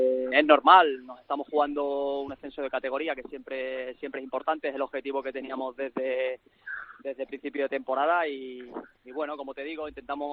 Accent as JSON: {"language": "Spanish", "town": "Mérida", "region": "Extremadura", "country": "Spain", "said": "Un equipo de mi tierra, la verdad que sería algo muy bonito, y sobre todo con el Mérida"}